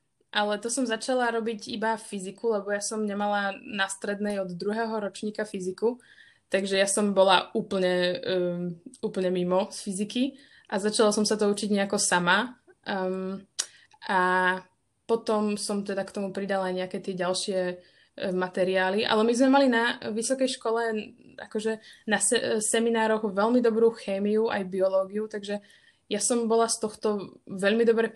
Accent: Bratislava, Bratislava Region, Slovakia; Ono to je vlastne ten argument, že som z Bratislavy a ja som nechcela úplne zostávať na vysokú školu doma.

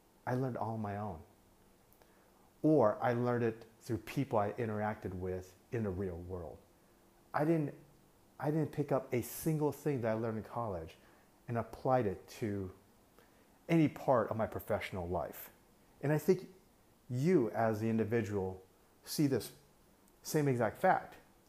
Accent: United States; as a non-bilingual English-speaking expat that spent, basically as an American, I spent most of my life in America

